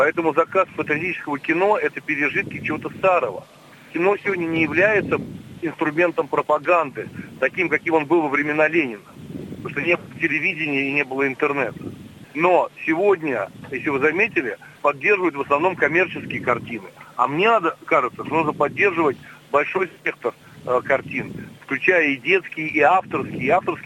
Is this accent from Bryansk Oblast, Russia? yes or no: no; Moscow, Russia; born there; Я человек, который родился в Москве, я русский, православный